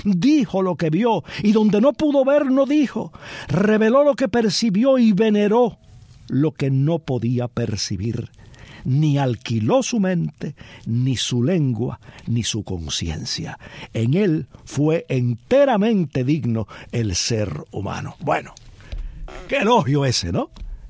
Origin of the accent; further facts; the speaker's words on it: Palma Soriano, Santiago de Cuba, Cuba; Yo me recuerdo a mí mismo niño viendo a los adolescentes de mi pueblo, a los adolescentes de Palma Soriano, bailar muy apretaditos.